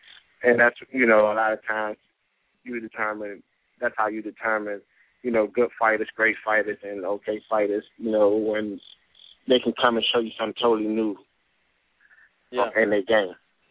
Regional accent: Washington, District of Columbia, United States; It's going to be in Washington, D.C., my hometown.

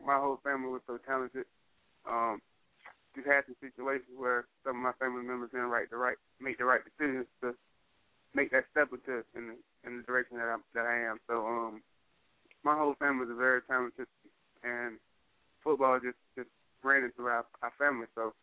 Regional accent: Daytona Beach, Florida, United States; now in New Orleans, United States; I've been playing football since I was 6 years old. I'm originally from Daytona Beach.

